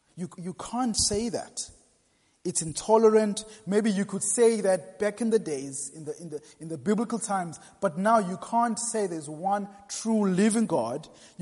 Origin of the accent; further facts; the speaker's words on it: South Africa; I come from South Africa, where there was a time where you could not mention certain names. And I remember when I was growing up